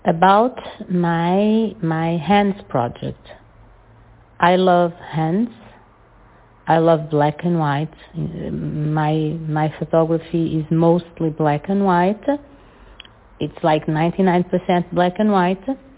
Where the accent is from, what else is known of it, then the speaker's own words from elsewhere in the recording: Portugal; accent: Portuguese; English is a second language; I'm from Portugal. I have a very strong accent because I didn't learn English with a native speaker, so I have a strong Portuguese accent